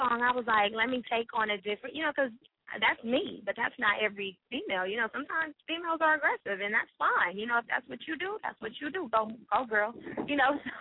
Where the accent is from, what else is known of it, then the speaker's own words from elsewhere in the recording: Watts, California, United States; I get a lot of prejudgments because I'm from Watts.